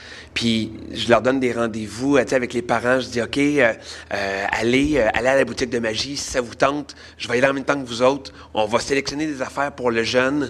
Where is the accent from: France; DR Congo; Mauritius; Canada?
Canada; Laval, Quebec; Et là, je suis déménagé de Laval à Terrebonne.